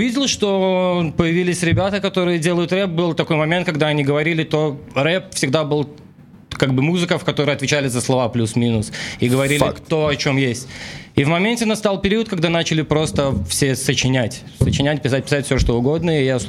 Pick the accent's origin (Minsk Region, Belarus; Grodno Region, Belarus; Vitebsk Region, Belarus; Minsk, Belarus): Vitebsk Region, Belarus; Vitebsk; я родом из Витебска, Беларусь, север